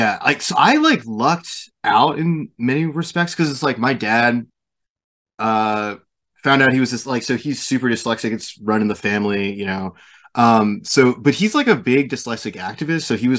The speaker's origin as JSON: {"language": "English", "town": "Baltimore", "region": "Maryland", "country": "United States", "tie": "born or raised there", "said": "I grew up in Baltimore, which is it's like a hotbed for like dyslexic schools."}